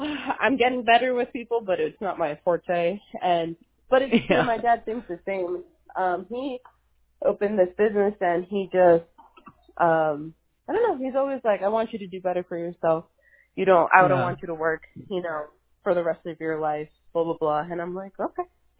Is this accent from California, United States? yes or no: no; New York, United States; Yeah, I came from New York, and totally different scene